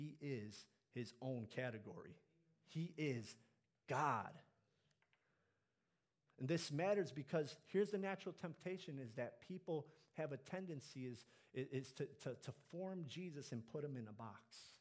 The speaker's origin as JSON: {"language": "English", "town": "Chicago", "region": "Illinois", "country": "United States", "tie": "born or raised there", "said": "I'm a millennial, so I grew up in the 90s, and Jordan's the GOAT growing up in Chicago, right?"}